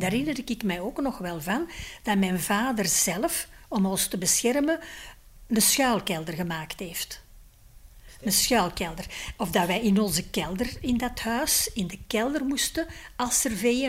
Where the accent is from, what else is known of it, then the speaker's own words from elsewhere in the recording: Brasschaat, Antwerp, Belgium; Ik ben echt geboren en getogen in Breschaat. Ik heb een oudere zus en een jongere broer. En wij woonden heel bescheiden in een kleine woning in het centrum van Breschaat